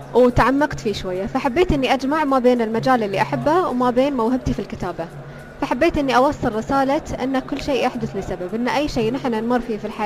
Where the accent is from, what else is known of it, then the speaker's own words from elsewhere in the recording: United Arab Emirates; أنا كاتبة إماراتية توني في بداية المشوار